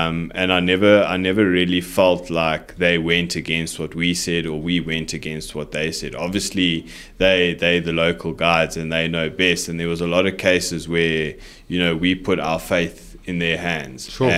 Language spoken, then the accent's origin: English; South Africa; typically, being a South African, I'm not big into Indian cuisine.